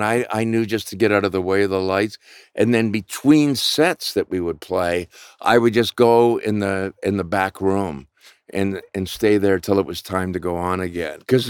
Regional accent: Canada; And I'm from Canada.

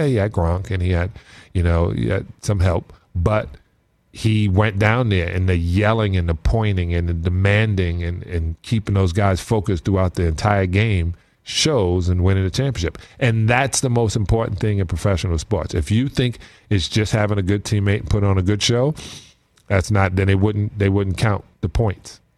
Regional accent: New York, United States; Yeah, I'm from New York.

